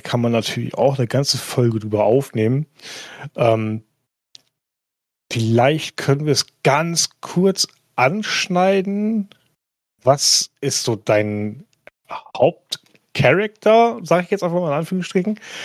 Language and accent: German; Northern Germany, Germany; Ich komme halt aus Norddeutschland